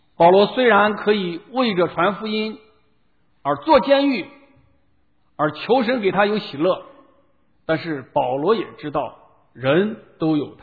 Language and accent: Chinese; China; 这一点对我们中国人来讲其实是一个功课啊，西方人可能在这方面和我们有一些不大一样啊